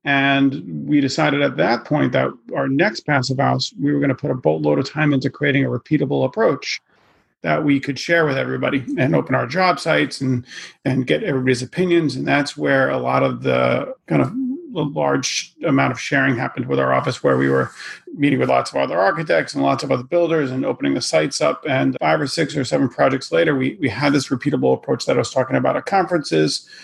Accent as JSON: {"language": "English", "region": "New York", "country": "United States", "said": "So I'm originally from New York, still in New York. I live in Brooklyn, New York"}